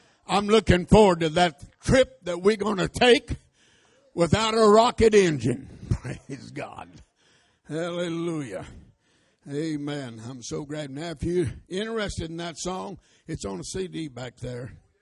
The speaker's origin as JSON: {"language": "English", "country": "United States", "said": "I am an American through and through."}